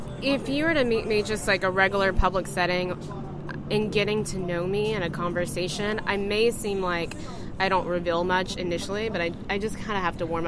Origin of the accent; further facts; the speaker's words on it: Oklahoma, United States; I'm from Oklahoma, so that is definitely a big language that's used there.